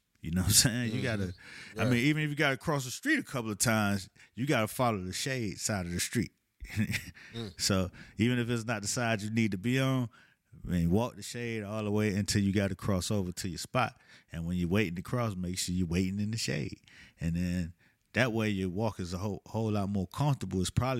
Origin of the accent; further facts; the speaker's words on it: Miami, Florida, United States; Bevy introduced me as, you know, I'm from Miami, blah, blah, blah.